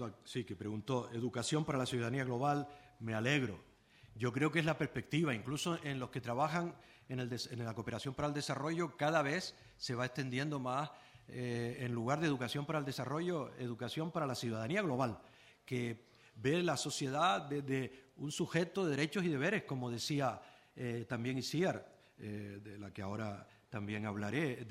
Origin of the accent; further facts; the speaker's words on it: Canary Islands, Spain; Mire, afecta a mi propia tierra. Soy canario, como habrán notado.